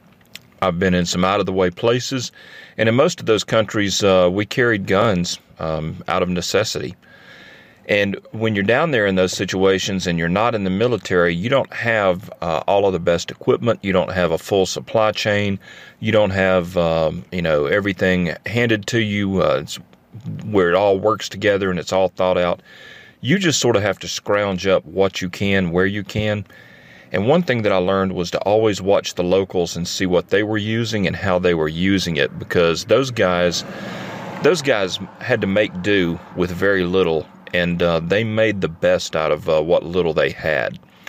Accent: Alabama, United States; I'm a fellow from Alabama who's been around the block, and I've been all over Central and South America. I've lived down there, worked down there.

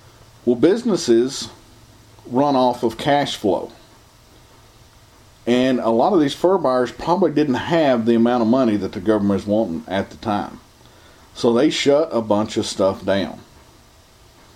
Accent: Appalachia, United States; I'm from Appalachian America.

